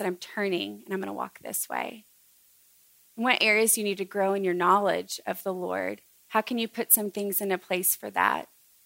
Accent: Texas, United States; I don't know a lot about farming, but I am from Texas, and occasionally we did cow tipping.

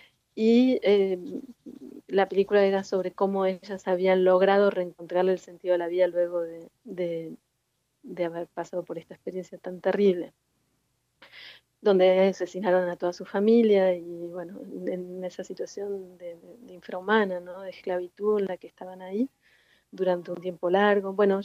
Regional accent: Argentina; yo vivo en Argentina, soy argentina. Mi madre nació en Alejandría, en Egipto, y mi abuela era alemana y nació en Alemania y vivió muchos años ahí.

